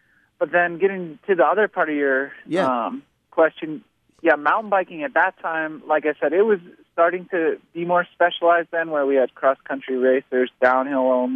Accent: New York, United States; growing up in New York, I always thought I loved racing BMX.

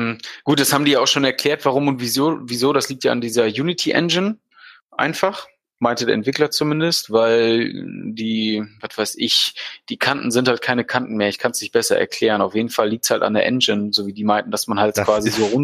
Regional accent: Germany; Du musst ja auch mal meckern, ich bin Deutscher.

